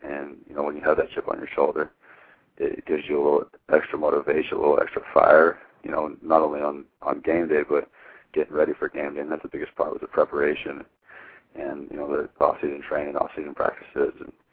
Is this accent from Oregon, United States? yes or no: yes; Hermiston, Oregon, United States; It was huge because growing up from where I'm from, was not a lot of people come out of Hermiston with Division I scholarships